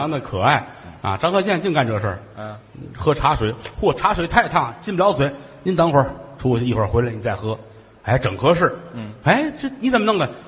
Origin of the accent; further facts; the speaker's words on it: Shenyang, Liaoning, China; 孩子高兴，我是沈阳人